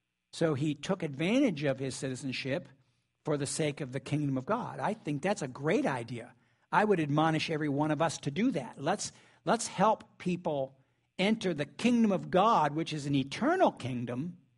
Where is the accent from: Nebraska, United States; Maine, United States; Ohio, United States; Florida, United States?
Ohio, United States; But I'm from Southern Ohio, not Ohio, Ohio.